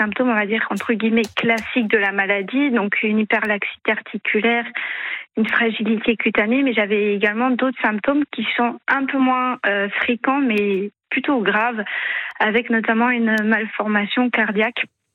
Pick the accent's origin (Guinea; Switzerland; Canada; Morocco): Switzerland; now in Ajaccio, France; Non, je suis Suisse.